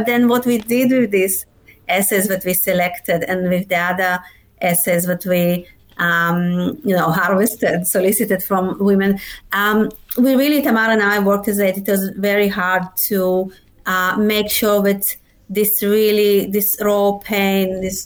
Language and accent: English; Russia; English is a second language; moved away as an adult; now in Australia; I was born in Russia, in the Soviet Union. Yes. So I spent my childhood in the Soviet Union.